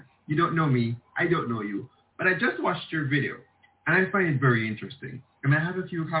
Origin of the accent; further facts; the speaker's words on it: Jamaica; in my home country, Jamaica, we are black. We are from the motherland.